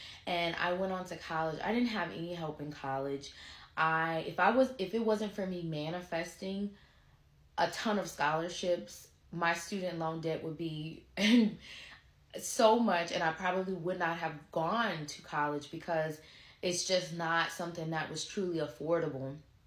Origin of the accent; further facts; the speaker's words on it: Picayune, Mississippi, United States; I was born and raised in Picayune, Mississippi. It's a very small town, poverty stricken.